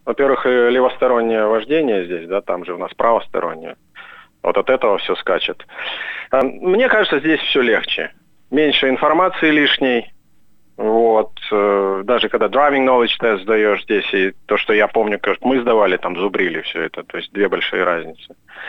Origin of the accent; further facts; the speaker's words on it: Petrozavodsk, Republic of Karelia, Russia; Родом город Петрозаводск, Карелия.